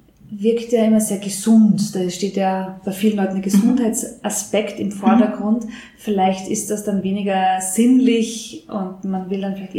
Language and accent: German; Upper Austria, Austria; Ich bin eine Oberösterreicherin.